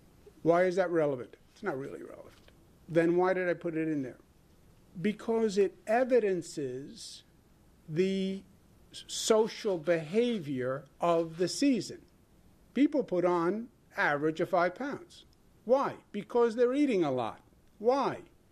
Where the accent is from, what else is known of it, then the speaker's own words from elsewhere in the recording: Hollis, New York, United States; Just because Hollis, Queens has a high infection rate. It's my hometown, I can say it.